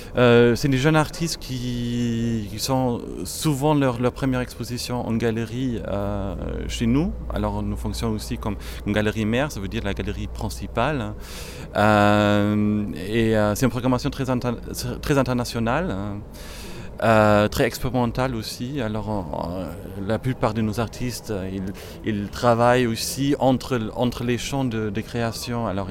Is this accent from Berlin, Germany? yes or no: yes; Berlin, Germany; also born or lived in London; now in Paris, France; Nous nous sommes installés à Paris il y a, nous personnellement, ça fait 5 ans maintenant. Moi, je suis d'origine de Berlin. J'ai passé 7 ans à Londres.